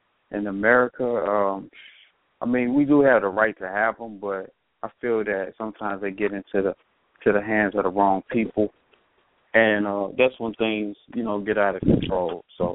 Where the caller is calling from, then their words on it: Cincinnati, Ohio, United States; new state of mind, calling from Cincinnati, Ohio.